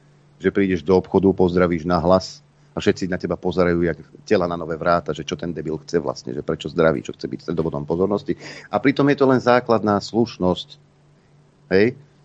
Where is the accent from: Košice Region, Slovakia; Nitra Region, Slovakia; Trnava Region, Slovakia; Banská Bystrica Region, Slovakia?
Banská Bystrica Region, Slovakia; Terany; keď sme bývali v tom regióne, kde som sa narodil, tak v tej obci v Teranoch